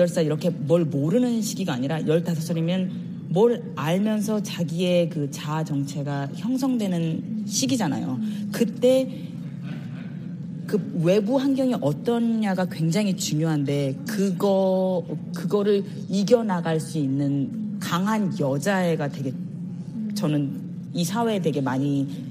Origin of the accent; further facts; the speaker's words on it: South Korea; 내가 남한 사람인데 북한에서 이런 일이 있는 거를 전혀 몰랐다는 게 놀랍기도 하고